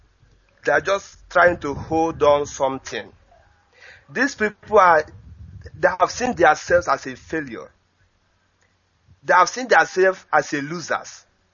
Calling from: Anambra, Nigeria; I'm calling from Dakar in Senegal.

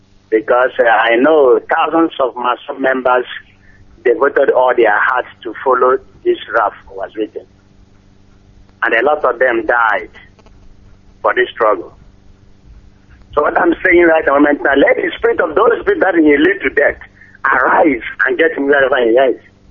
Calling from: Aba, Abia, Nigeria; I'm calling from Abba.

